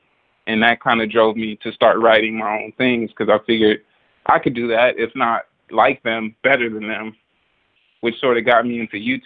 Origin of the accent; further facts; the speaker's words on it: Compton, California, United States; Well, I'm from Compton, California. I was born and raised in Compton.